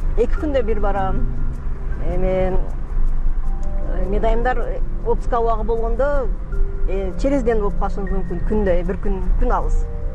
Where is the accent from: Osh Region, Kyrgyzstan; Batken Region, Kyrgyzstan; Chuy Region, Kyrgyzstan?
Batken Region, Kyrgyzstan; Batken; born or raised there